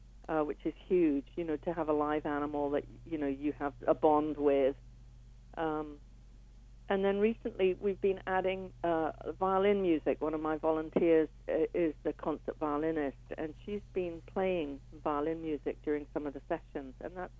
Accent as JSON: {"language": "English", "region": "England", "country": "United Kingdom", "moved": "yes", "lives_now": "Canada", "said": "I got involved when I came to Canada from England."}